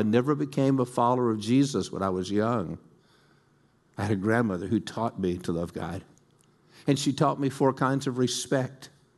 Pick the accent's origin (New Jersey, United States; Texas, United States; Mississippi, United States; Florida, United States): Florida, United States; Olustee; But I'm also from Olustee. This little place in North Florida. Olustee is just a small town.